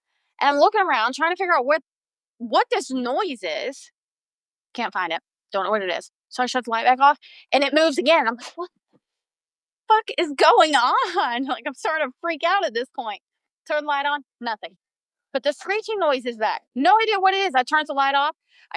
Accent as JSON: {"language": "English", "region": "North Carolina", "country": "United States", "tie": "born or raised there", "said": "I grew up in North Carolina hiking, being in the woods, surrounded by spiders."}